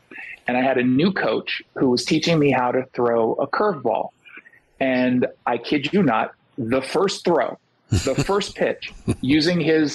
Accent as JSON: {"language": "English", "town": "Los Angeles", "region": "California", "country": "United States", "tie": "born or raised there", "also_born_or_lived": "New York", "lives_now": "Seattle, United States", "said": "No, I'm from New York, grew up in L.A., and I spent all but the last, I don't know, 14, 15 years in Southern California. So I'm very much a West Coast person"}